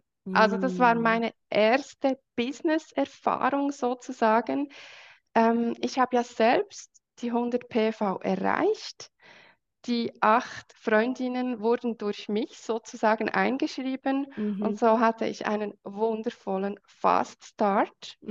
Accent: Switzerland; Ja, wie gesagt, ich bin aus der Schweiz. Ich bin 39, verheiratet.

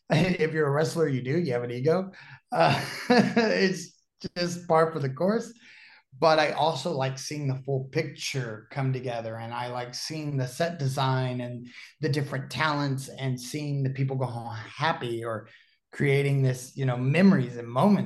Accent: Dallas, Texas, United States; moved away as an adult; so I'm originally from Dallas, Texas, you know, trained at the old PCW factory way after, you know, it existed with Lance Archer.

